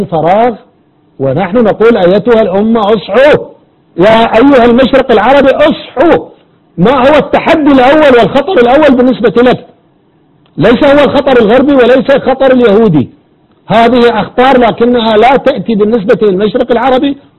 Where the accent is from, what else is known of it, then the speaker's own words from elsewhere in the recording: Iraq; وأنا كعراقي